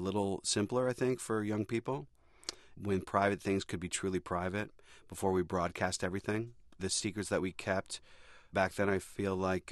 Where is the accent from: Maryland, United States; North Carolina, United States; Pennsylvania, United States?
Pennsylvania, United States; Pittsburgh; I'm 17 years old. I'm from Pittsburgh. I don't know anybody.